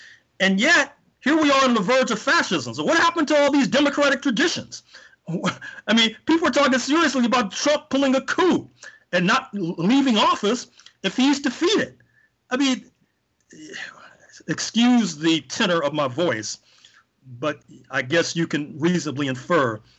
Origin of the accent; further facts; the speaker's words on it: St. Louis, Missouri, United States; they're right across the state from Missouri, where I grew up in St. Louis.